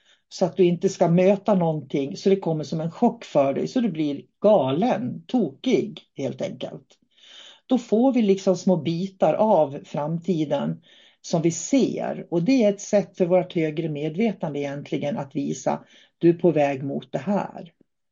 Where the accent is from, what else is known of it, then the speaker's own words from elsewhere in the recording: Norrbotten County, Sweden; Jag har hört många sådana historier från Norrbotten där jag kommer ifrån.